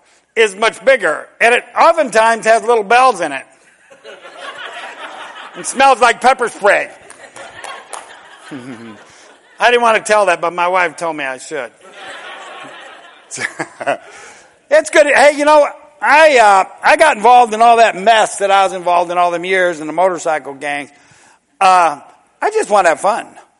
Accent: Tennessee, United States; It reminds me, I'm from Middle Tennessee originally, and it's not it's not mountainous like just west of here, but it kind of smooths out and it gets just real pretty like this

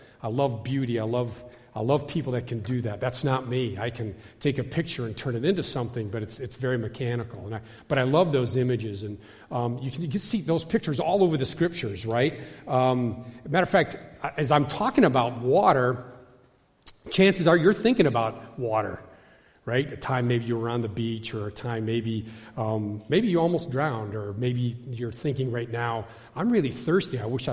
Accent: Michigan, United States; I grew up in Michigan, just off the Great Lakes, off the shores of Lake Erie, actually.

